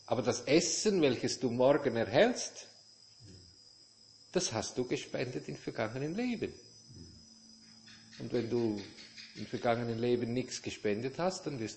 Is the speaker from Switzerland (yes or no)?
yes; Switzerland; bei uns in der Schweiz, in Zürich